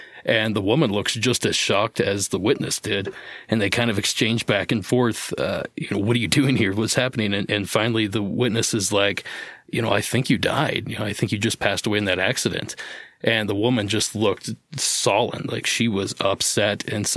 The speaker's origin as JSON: {"language": "English", "region": "Ohio", "country": "United States", "tie": "born or raised there", "said": "The first one took place in my home state of Ohio"}